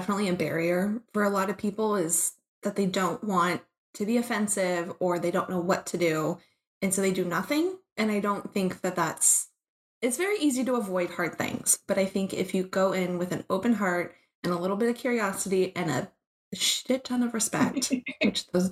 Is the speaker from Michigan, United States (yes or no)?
no; California, United States; So I grew up in the Bay Area.